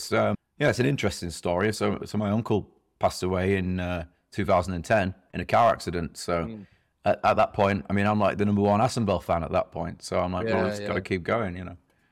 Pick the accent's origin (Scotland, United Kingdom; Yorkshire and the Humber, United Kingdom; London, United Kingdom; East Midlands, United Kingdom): Yorkshire and the Humber, United Kingdom; Harrogate; I have to say that when I say I'm from Harrogate, because, you know, I'm not from one of your typical, working class cities that, you know, people think it's cool, you know.